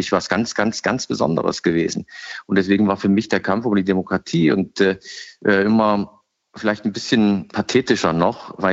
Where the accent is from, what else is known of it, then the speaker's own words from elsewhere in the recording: East Germany, Germany; Aber ich habe mich nie als Ostdeutscher zurückgesetzt gefühlt, aber Politik in der SPD ist vielleicht auch was anderes als im normalen Leben.